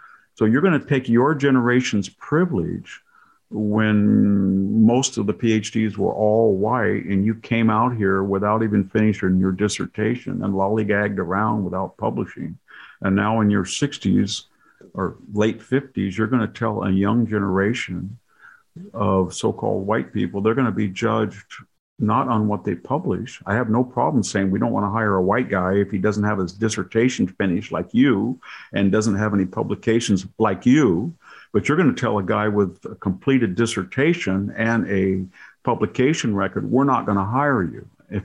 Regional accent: California, United States; I grew up same thing in California.

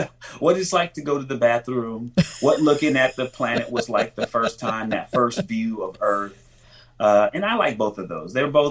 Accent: Pomona, California, United States; And my community, where I come from, I'm from Pomona, California.

